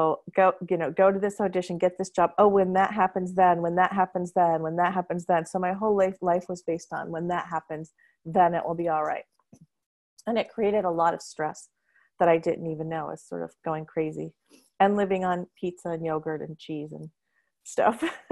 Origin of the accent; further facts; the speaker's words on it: Ohio, United States; And I'm from Ohio.